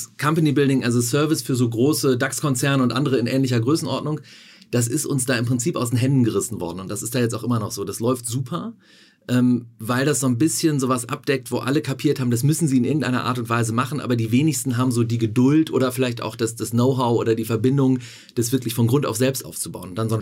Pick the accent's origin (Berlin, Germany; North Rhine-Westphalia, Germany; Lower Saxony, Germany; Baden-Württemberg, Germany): North Rhine-Westphalia, Germany; Erstmal bin ich Westfale, wenn du aufs Vorleben eingehst.